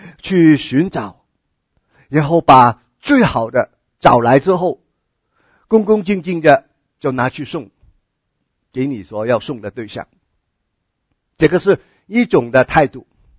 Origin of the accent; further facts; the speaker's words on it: China; 我们中国人很习惯一个事情，就是送礼物啊